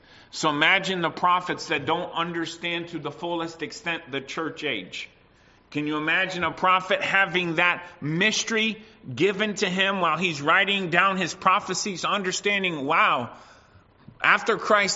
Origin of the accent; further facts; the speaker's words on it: United States; I grew up in the States.